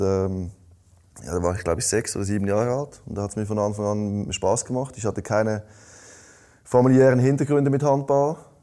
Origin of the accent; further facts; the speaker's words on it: Switzerland; accent: Swiss German; Ja, ich sag's mit meinem Schweizer Dialekt.